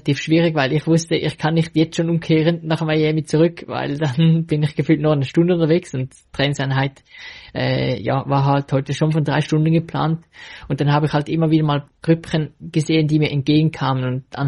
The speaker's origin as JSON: {"language": "German", "country": "Switzerland", "said": "Als Schweizer ist man sich ja schon eher gewohnt, dass es schnell mal hügelig sein kann und dass es nicht lange gerade Strecken gibt"}